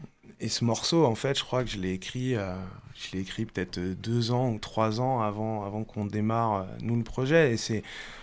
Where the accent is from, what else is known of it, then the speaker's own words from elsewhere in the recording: Rouen, Normandy, France; j'ai grandi ici, à la Grand-Mare, et voilà, je pense que ça fait partie des places fortes aussi au niveau du hip-hop sur Rouen